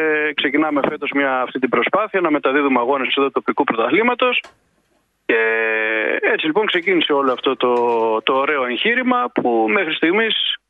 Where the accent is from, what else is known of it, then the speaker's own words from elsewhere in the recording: Athens, Attica, Greece; now in Mytilene, Greece; Μετά επαναπατρίστηκα γιατί εγώ κατάγομαι από τη Μυτιλίνη, αλλά γεννήθηκα και μεγάλωσα στην Αθήνα, εκεί σε μια γειτονιά του Παγκρατίου, στη Γούβα.